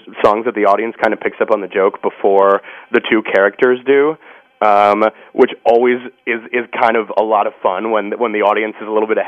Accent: Rochester, Michigan, United States; Well, I grew up in Michigan. I grew up about 40 minutes north of Detroit, a town called Rochester.

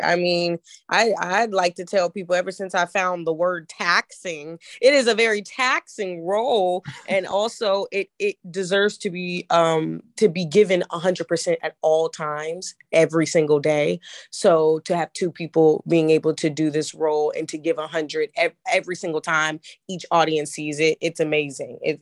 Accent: Virginia Beach, Virginia, United States; I'm from Virginia Beach, Virginia. I'm from down the street from where Adrienne, you know, was in musical theater.

